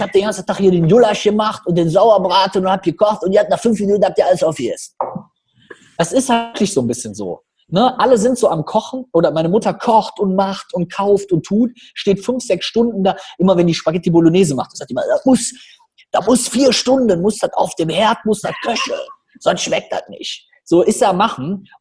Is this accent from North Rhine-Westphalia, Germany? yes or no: yes; North Rhine-Westphalia, Germany; accent: Cologne; now in Düsseldorf, Germany; mir sollte manchmal mein Kölner Akzent so ein bisschen peinlich sein